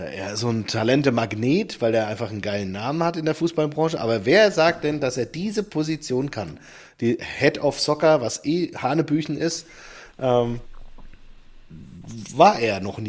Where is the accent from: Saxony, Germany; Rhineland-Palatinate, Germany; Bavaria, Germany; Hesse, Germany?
Hesse, Germany; Frankfurt; Ich als Frankfurter denke mir, na endlich.